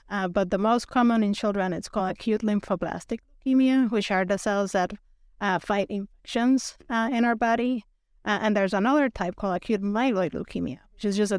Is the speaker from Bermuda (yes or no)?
no; Puerto Rico; moved away as an adult; also born or lived in Ohio; now in Oregon, United States; I am originally from Puerto Rico. I have been in Oregon since 2005. I grew up in the island, and then I did medical school there and moved to the U.S. for medical training. Met my husband in Ohio and Cleveland, and then moved to the Northwest for more training.